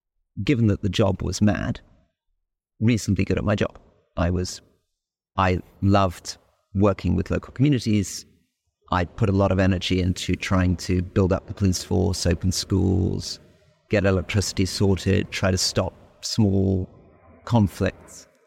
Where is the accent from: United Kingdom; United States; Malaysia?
Malaysia; we grew up in Malaysia after independence